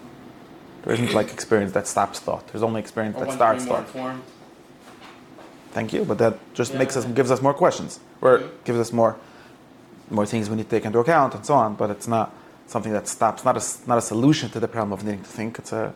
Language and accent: English; Lakewood, New Jersey, United States; the problem is that growing up in Lakewood doesn't help enough.